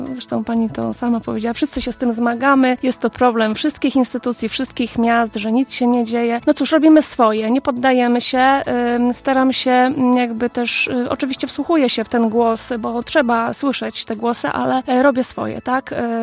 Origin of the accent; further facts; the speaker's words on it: Niemodlin, Opole Voivodeship, Poland; jestem mieszkańką Niemodlina, urodziłam się w Niemodlinie i tam w tym ośrodku kultury zaczynałam stawiałam swoje pierwsze kroki muzyczne.